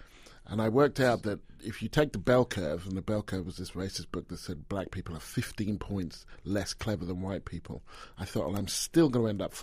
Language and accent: English; Stevenage, East of England, United Kingdom; And I would say, Stevenage, which is where I grew up.